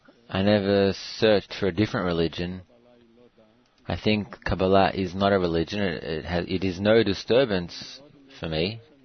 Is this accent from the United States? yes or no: no; Porto Alegre, Rio Grande do Sul, Brazil; I'm from Porto Alegre.